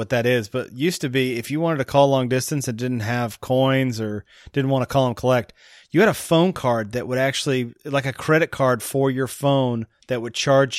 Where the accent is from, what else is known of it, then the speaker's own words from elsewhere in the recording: the South, United States; I'm from the South. We had those.